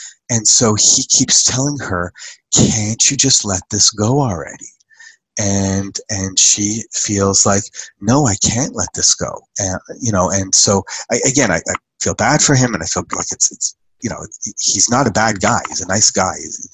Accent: Canada; also born or lived in United States; we're Canadian, I lived in the U.S.

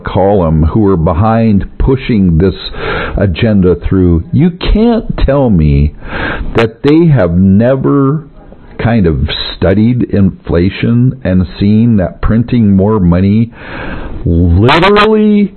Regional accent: the West, United States; You know, I grew up in the West. We don't really have coal out here.

